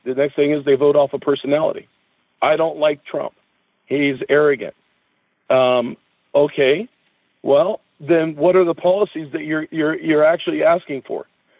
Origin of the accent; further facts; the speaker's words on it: United States; So as an American citizen, I'm a person that is a believer in Christ.